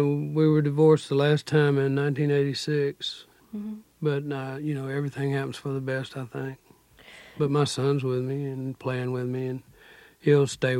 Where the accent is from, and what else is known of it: Corsicana, Texas, United States; born or raised there; also born or lived in Waco